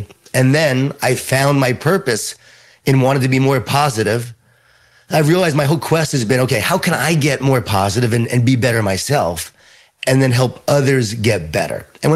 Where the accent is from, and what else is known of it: New York, United States; born or raised there